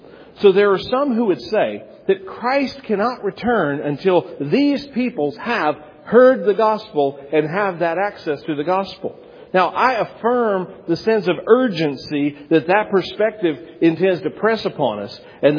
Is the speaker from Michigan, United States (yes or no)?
no; North Carolina, United States; you're talking to a Bible Belt American. I had never heard the story of Jesus till I was 18 years old. I grew up right here in the Triad.